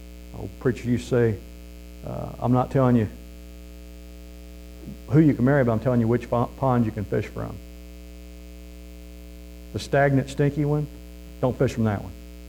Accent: United States; born there; And I was born here, so I'm an American, and this is our country and my country

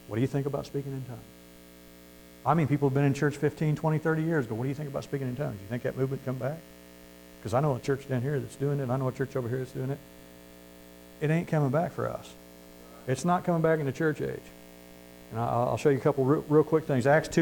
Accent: Missouri, United States; you guys struggle with me because I'm from Missouri.

